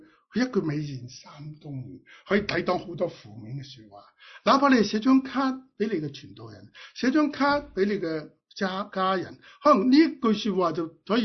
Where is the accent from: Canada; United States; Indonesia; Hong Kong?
Hong Kong; 今日我哋香港人可能走过一条隧道